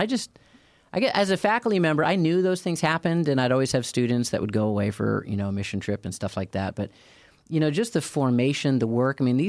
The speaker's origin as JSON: {"language": "English", "region": "Illinois", "country": "United States", "tie": "born or raised there", "said": "I grew up outside of Chicago, actually. I was a kid with the 85 Bears. I remember going to my local Jewel Osco and picking up my 45"}